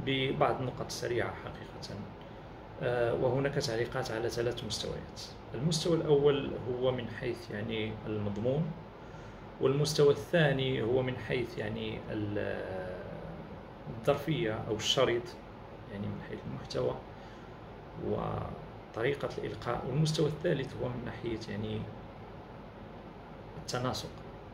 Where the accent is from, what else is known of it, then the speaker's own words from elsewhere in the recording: Morocco; وكذلك وجد عندنا في المغرب.